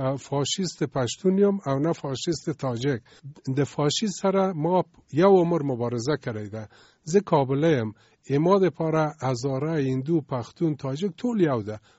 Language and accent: Pashto; Afghanistan; افتخار لرم چې زه افغان یم او زه مسلمان یم